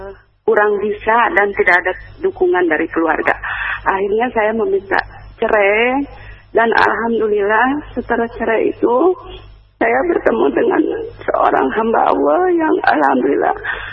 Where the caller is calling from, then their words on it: Bogor, West Java, Indonesia; Saya dari Bogor.